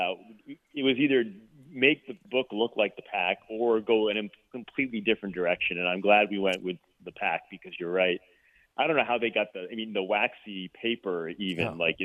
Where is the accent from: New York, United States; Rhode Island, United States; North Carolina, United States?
Rhode Island, United States; when I was like 6 years old growing up in Rhode Island, Fresno was my favorite college football team.